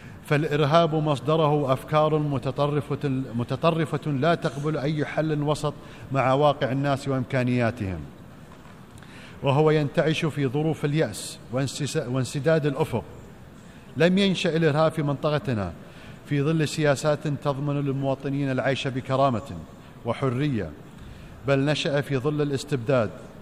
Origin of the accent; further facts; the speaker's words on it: Qatar; ونحن مستعدون لاستضافة حوار كهذا عندنا في قطر